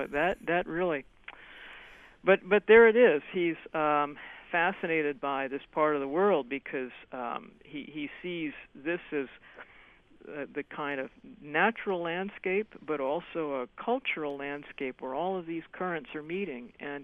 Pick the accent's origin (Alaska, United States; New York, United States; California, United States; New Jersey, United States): Alaska, United States; Ketchikan; born there; You mentioned that I was born in Ketchikan, and so I'm tracing Humboldt.